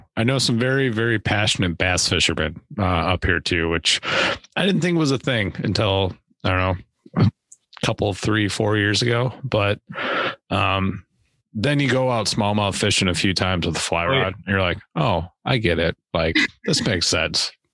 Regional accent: Arbor Vitae, Wisconsin, United States; I grew up in Manakwa. So, well, Arborvitae. I won't claim Manakwa. Arborvitae is way cooler.

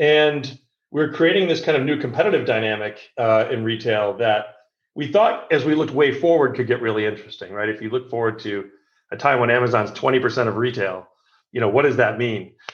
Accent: New York, United States; born there; Oh, you know, I was born in New York, and I grew up a Mets fan.

